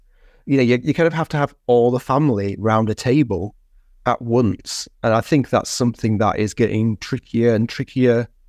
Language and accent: English; Yorkshire and the Humber, United Kingdom; I'm from Yorkshire originally